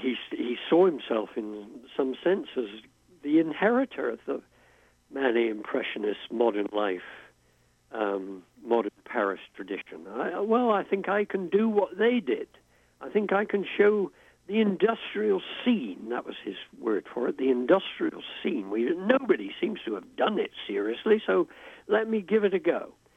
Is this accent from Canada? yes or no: no; England, United Kingdom; also born or lived in United States; I mean, I am English, and you hear that, but I don't know. I didn't live most of my adult life in the U.S. for nothing.